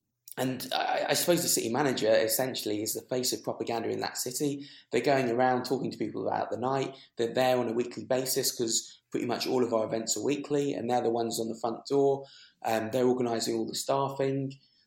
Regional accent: London, United Kingdom; growing up in London

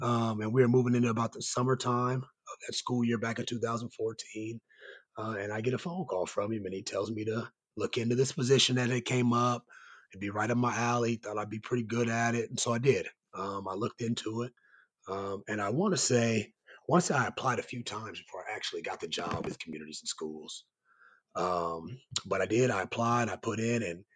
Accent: Topeka, Kansas, United States; I'm from Topeka, lived in Topeka my whole life, dang near.

